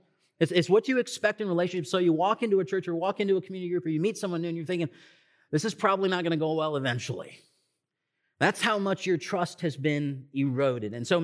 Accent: Michigan, United States; also born or lived in Boston; So most of you know I grew up in Michigan, but going to be that sort of crowd today.

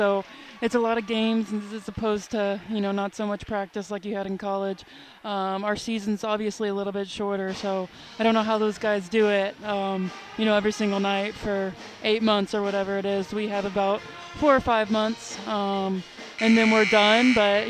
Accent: Louisville, Kentucky, United States; also born or lived in New Albany; No, I'm actually from Louisville. I was born in Southern Indiana, though, so New Albany area.

